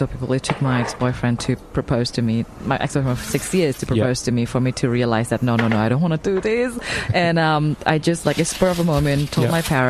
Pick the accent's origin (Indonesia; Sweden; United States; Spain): Indonesia; Jakarta; now in France; I was originally from Indonesia, Jakarta.